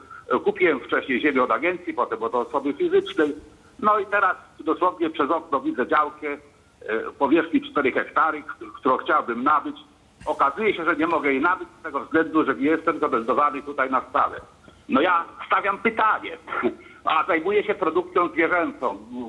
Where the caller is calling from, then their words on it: Węgorzewo, Warmian-Masurian Voivodeship, Poland; ja z Węgorzewa dzwonię, jestem rolnikiem.